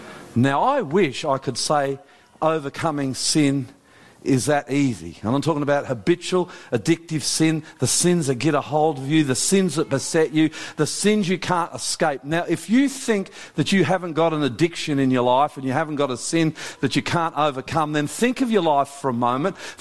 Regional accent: New Zealand; now in Australia; I grew up playing rugby union in New Zealand. Then I came to Australia and switched to rugby league. I'm Australian, by the way, not New Zealander.

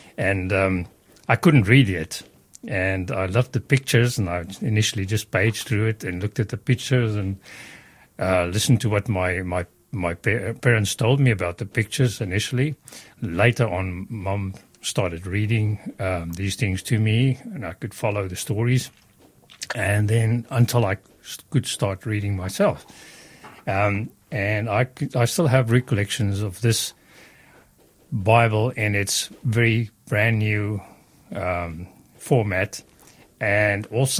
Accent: South Africa; moved away as an adult; also born or lived in Queensland / New South Wales; now in Australia; In short, I was born and raised in South Africa. That's why I've got the accent, like we've mentioned. My wife, Ilse, and I immigrated to Australia in 2012. We lived in Queensland from 2012 to 2017 and then came down to New South Wales.

